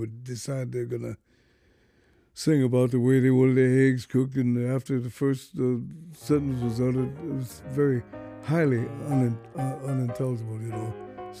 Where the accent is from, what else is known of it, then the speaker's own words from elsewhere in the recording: St. Louis, Missouri, United States; In my hometown, St. Louis, there were lots of bars and dens of iniquity, whatever you want to call it, where they had a piano.